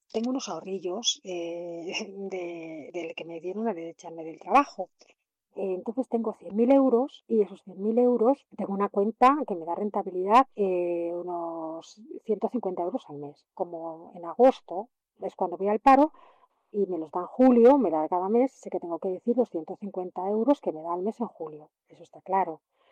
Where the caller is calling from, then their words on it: Logroño, La Rioja, Spain; soy de Logroño.